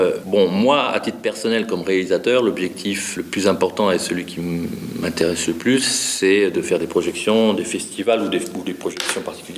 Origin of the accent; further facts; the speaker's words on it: Grand Est, France; comme moi dans ma région d'origine, l'Alsace-Lorraine